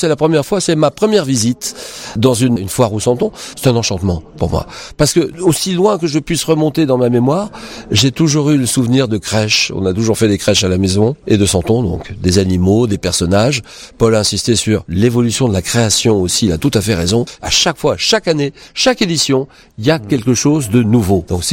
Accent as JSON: {"language": "French", "town": "Marseille", "region": "Provence-Alpes-Côte d'Azur", "country": "France", "said": "je viens de Marseille, là j'étais à Marseille hier"}